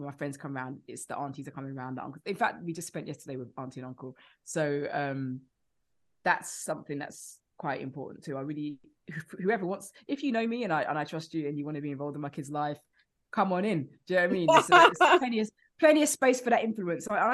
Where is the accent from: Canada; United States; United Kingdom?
United Kingdom; East Finchley, London; so I'm from East Finchley